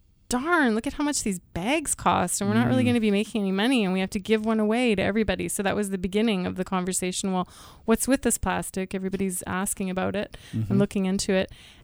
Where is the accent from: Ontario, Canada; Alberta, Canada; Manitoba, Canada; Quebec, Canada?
Alberta, Canada; Calgary; No, I was born and raised in Calgary.